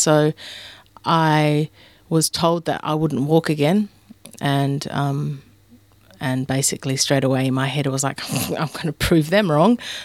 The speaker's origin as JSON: {"language": "English", "town": "Adelaide", "region": "South Australia", "country": "Australia", "tie": "born or raised there", "lives_now": "Melbourne, Australia", "said": "My parents came over from Adelaide, because that's my hometown"}